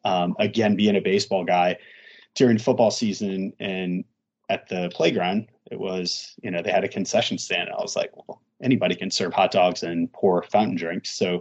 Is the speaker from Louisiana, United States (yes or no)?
yes; New Orleans, Louisiana, United States; growing up in New Orleans, lower middle class at best.